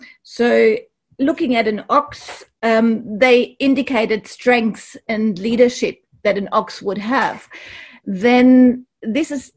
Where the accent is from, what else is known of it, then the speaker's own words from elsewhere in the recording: Mount Beauty, Victoria, Australia; I'm from Mount Beauty in Australia, a town in the mountains, and I'm a psychologist here.